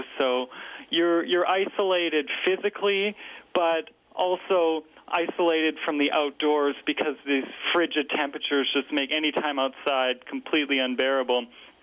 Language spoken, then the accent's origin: English; Alberta, Canada; I grew up in Alberta